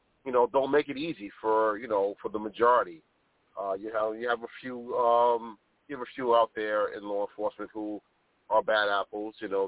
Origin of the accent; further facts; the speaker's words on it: New York City, New York, United States; I live mostly in Harlem. Had to do a little bit of bouncing around, but mainly I grew up in Harlem.